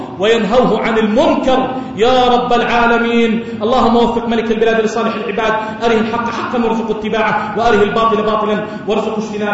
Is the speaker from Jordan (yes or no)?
yes; Jordan; هذا بلدنا الأردن وهو قطعة من بلاد الشام، اجعله واحة للأمن والأمان